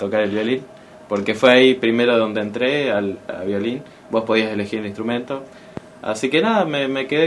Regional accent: Argentina; soy de Tuay

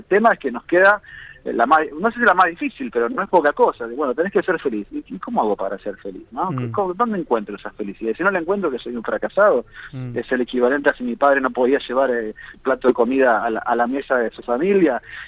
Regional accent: Buenos Aires, Argentina; que también nos encontramos siempre los porteños cuando salimos de Buenos Aires

